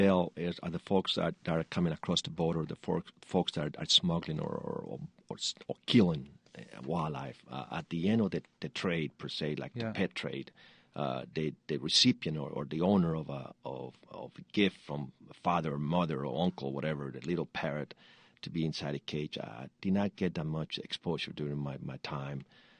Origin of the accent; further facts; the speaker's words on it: Colombia; since I grew up in Colombia, I could tell you